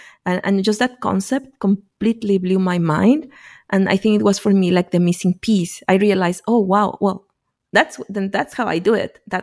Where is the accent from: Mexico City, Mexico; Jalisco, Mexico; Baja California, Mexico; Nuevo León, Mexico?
Mexico City, Mexico; I grew up in Mexico City and in a very sort of like slummy part of Mexico City, not on the nice part of Mexico City. So I grew up basically with zero government resources, in areas that are ignored